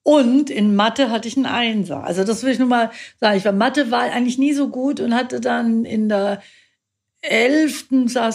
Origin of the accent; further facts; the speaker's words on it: Babenhausen, Bavaria, Germany; also born or lived in Ulm; ich bin geboren in Ulm und aufgewachsen in Babenhausen. Das ist 5000 Einwohnerort zwischen Memmingen, Ulm, Augsburg, vielleicht bekannt, weil dort das Stammschloss der Familie Fugger ist.